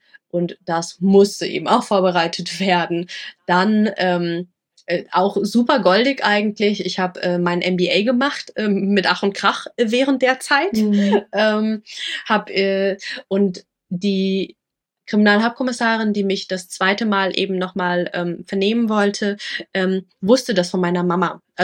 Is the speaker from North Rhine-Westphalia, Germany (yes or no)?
no; Lower Saxony, Germany; ich habe in Rheinland-Pfalz angezeigt, da habe ich zu der Zeit gelebt. Der Fall ist aber in Niedersachsen passiert, wo ich aufgewachsen bin.